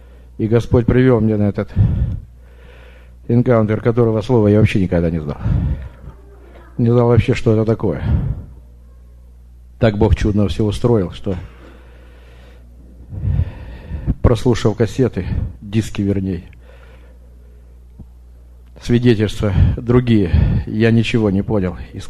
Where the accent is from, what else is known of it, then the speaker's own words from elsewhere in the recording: Portland, United States; я из Портленда. Мы здесь в гостях.